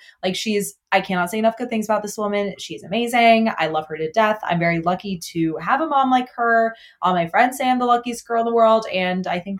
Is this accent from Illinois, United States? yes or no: yes; Illinois, United States; My parents moved back to Alabama when I was a freshman in college. I grew up like outside of Chicago.